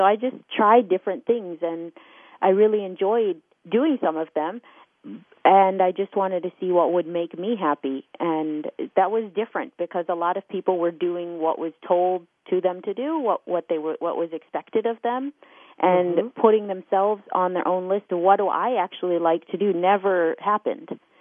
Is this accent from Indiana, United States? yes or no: no; Phoenix, Arizona, United States; my parents were in India and I was raised in Phoenix, Arizona.